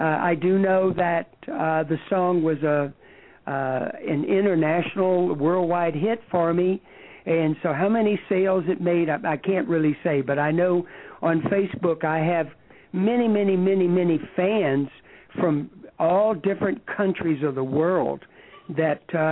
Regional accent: Louisiana, United States; the truth of the matter is, I'm from Louisiana, I have my roots are down there

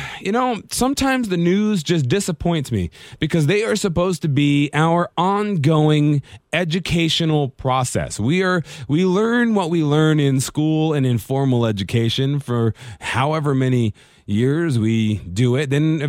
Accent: Las Vegas, Nevada, United States; where I'm broadcasting from, this beautiful town of Las Vegas, my hometown.

